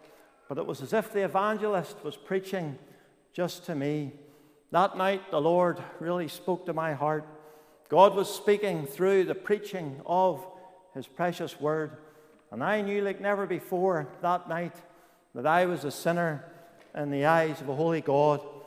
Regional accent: Newtownards, Northern Ireland, United Kingdom; I was born in Newton Ards, the youngest of three. I had two older sisters, and we were brought up on a farm.

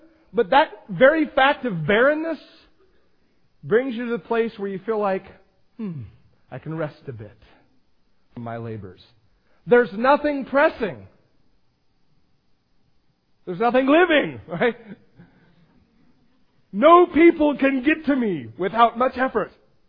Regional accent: Astoria, Oregon, United States; I grew up by the ocean. I grew up in Astoria.

